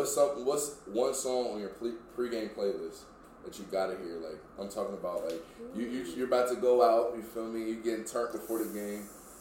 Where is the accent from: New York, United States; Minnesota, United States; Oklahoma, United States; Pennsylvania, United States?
Oklahoma, United States; I'm from Oklahoma. It's like, you know, it's not considered the South, but I don't know.